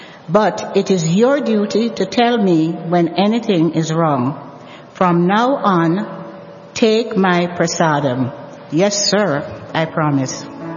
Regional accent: Jamaica; born there; I was born in Jamaica, West Indies.

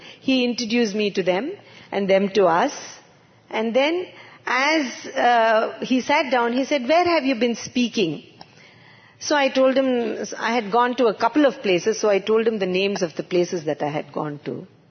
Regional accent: South India, India; A lot of us are like that. I grew up in the South. I can understand Hindi very well, but I'm not very confident in speaking the language.

